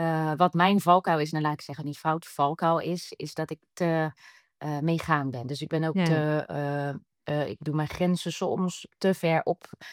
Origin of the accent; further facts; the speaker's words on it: Rotterdam, South Holland, Netherlands; ik ga nooit naar Amsterdam als Rotterdammer.